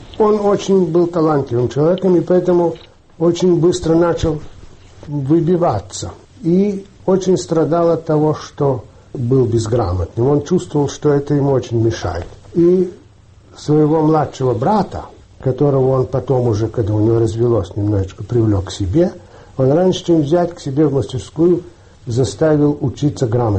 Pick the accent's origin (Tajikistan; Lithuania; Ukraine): Ukraine; Kyiv, Kyiv City; born there; Я родился в Киеве. Все дети родились в Киеве.